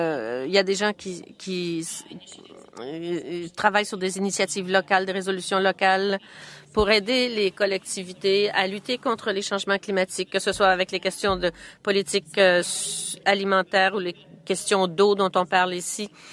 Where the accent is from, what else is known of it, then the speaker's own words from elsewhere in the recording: Winnipeg, Manitoba, Canada; Moi, je viens de Winnipeg